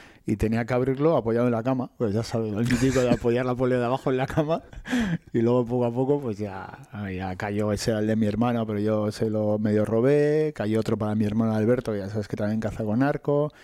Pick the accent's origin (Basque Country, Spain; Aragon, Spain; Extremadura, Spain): Basque Country, Spain; Bilbao; Yo soy de aquí, de Bilbao, pero bueno, teníamos allí el coto en Palencia